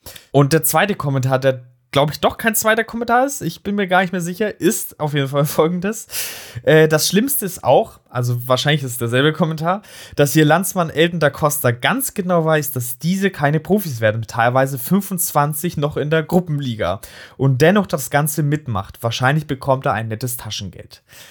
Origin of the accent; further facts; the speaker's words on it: Darmstadt, Hesse, Germany; Ich bin selbst aus Darmstadt.